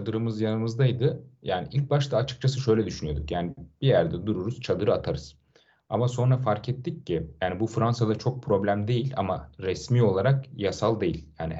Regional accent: Anamur, Mersin, Turkey; Ben çok şaşırdım ki ben normalde Mersinliyim, Mersin Anamurluyum. Yani dağdır, nehirdir, Antalya'ya çok yakın bizim kaldığımız yer.

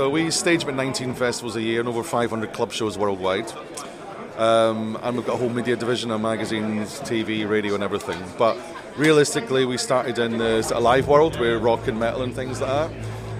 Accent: Scotland, United Kingdom; also born or lived in Canada; I'm actually Canadian, believe it or not. I was just brought up in Scotland.

